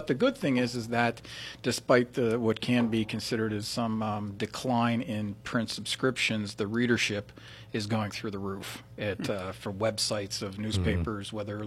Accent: Ellwood City, Pennsylvania, United States; I'm from Elwood City, and I went to Lincoln High School.

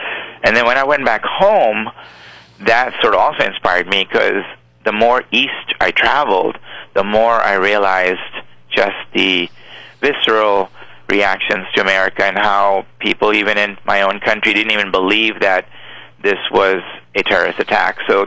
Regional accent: Pakistan; now in United States; I grew up in Pakistan, a Muslim country, and came here

